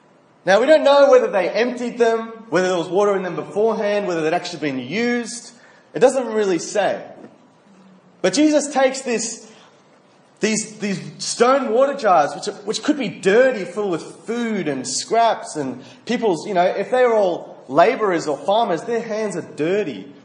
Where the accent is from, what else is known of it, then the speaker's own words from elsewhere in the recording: Australia; You know, being Australian, I think everyone sort of loves this parable.